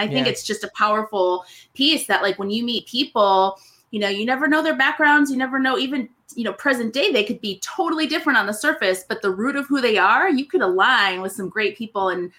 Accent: Cleveland, Ohio, United States; Like, I mean, I grew up in Cleveland, and at the time, like, it was fun growing up, right?

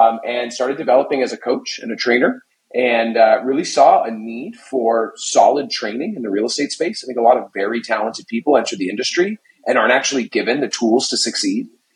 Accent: Seattle, Washington, United States; also born or lived in Kansas; So I am from the Emerald City of Seattle.

